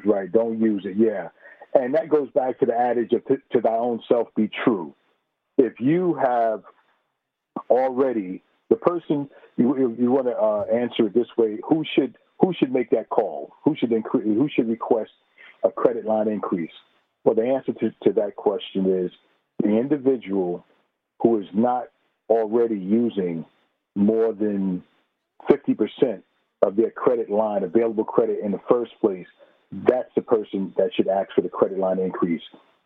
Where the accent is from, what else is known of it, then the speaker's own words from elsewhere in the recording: Queens, New York, United States; I'm from Queens.